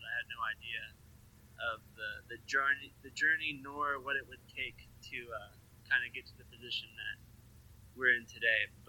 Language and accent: English; Malaysia; growing up in Malaysia. Food's such a big part of the culture there